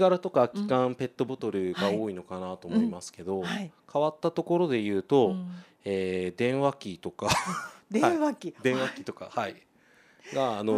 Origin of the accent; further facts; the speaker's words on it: Morioka, Iwate, Japan; はい、岩手県の盛岡市というところですね。はい、県庁所在地なので、